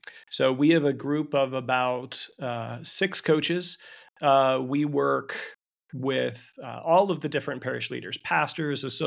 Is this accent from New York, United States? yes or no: no; Omaha, Nebraska, United States; And when I grew up in Omaha, in many ways, I didn't know that there were people in the world that weren't Catholic.